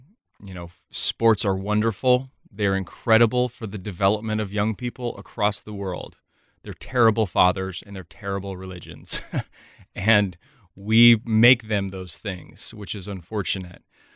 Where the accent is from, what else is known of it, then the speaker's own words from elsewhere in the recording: Texas, United States; I grew up going to church. I grew up in Texas